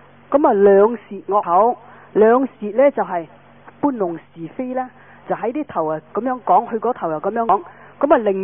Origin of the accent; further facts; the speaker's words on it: Guangdong, China; 我们广东人叫大话西游啊。